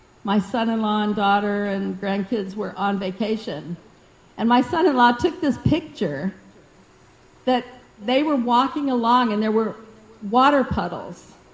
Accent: Missouri, United States; When I was growing up in Missouri, I never even saw an Indian person.

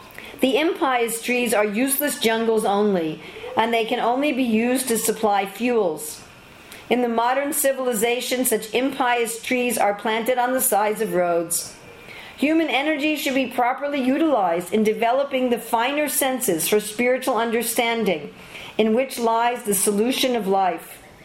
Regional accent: New York City, New York, United States; I grew up in New York City in Manhattan. Of course, where I grew up in New York, my parents were very well-to-do, and I grew up right across from a park, right across from Central Park.

